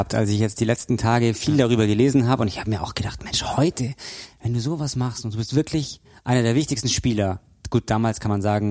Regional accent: Germany; Wir sind Deutsche, wir kennen das Symbol dieser Geste

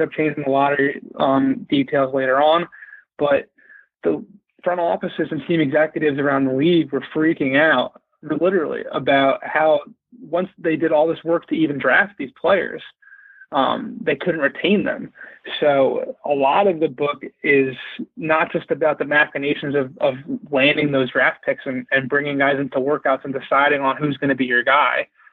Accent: Philadelphia, Pennsylvania, United States; I'm from Philly originally.

